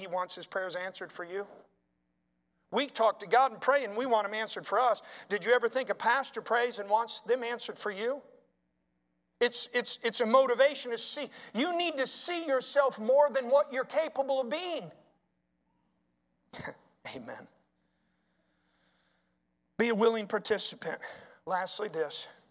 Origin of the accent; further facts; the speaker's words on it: South Carolina, United States; I'm from South Carolina.